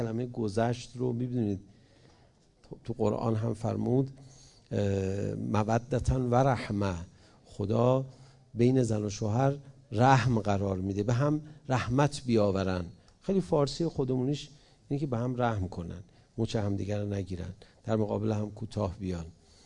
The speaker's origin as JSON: {"language": "Persian", "town": "Tehran", "region": "Tehran Province", "country": "Iran", "tie": "born or raised there", "said": "دارالشهدای تهران، محله ابوذر. خب توی همچی فرهنگی بزرگ شدم"}